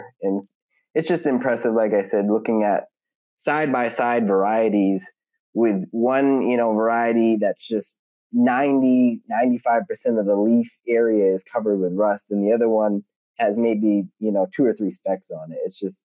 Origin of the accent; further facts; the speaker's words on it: Maine, United States; she's from Washington, I'm from Maine. I've got family in Florida. She's got family in Arizona.